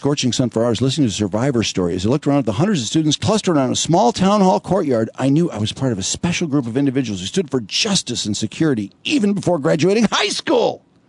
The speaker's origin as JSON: {"language": "English", "region": "Florida", "country": "United States", "tie": "born or raised there", "said": "Growing up in South Florida, the Parkland school shooting was my rude awakening to the gun violence epidemic in our country."}